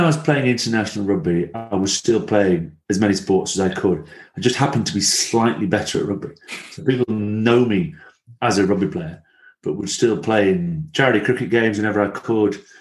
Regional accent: Rome, Lazio, Italy; accent: Roman; also born or lived in Blackburn; I was a little Roman street urchin, is how I was often described. I have a very heavy Roman accent when I speak Italian.

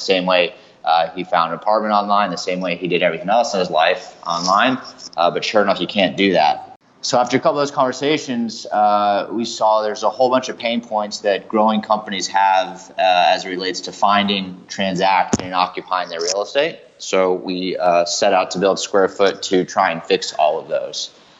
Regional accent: Texas, United States; So I'm from Texas originally, and I went to college in Atlanta at Emory.

